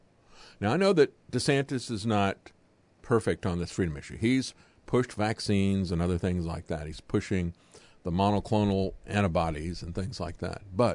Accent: Florida, United States; I grew up in Florida.

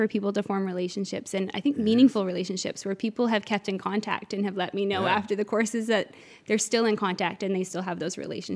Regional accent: Newfoundland and Labrador, Canada; I'm originally from Newfoundland.

